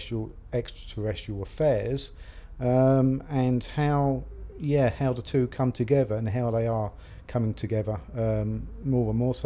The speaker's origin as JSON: {"language": "English", "region": "London", "country": "United Kingdom", "said": "I'm from London, living in Holloway at the moment, and I'm 52 years old."}